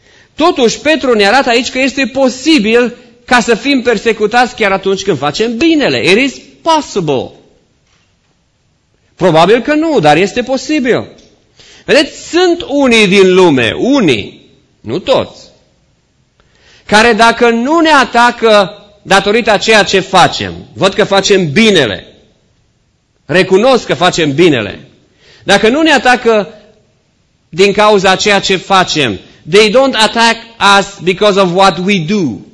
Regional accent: Romania; now in United States; dacă ești creștin, mai ales că suntem români, noi avem modul nostru, felul nostru de a ne, de a practica credința.

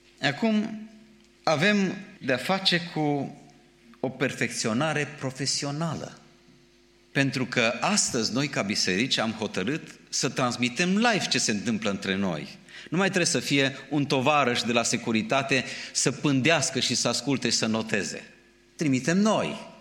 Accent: Romania; Acum, gândiți-vă la noi ca și români.

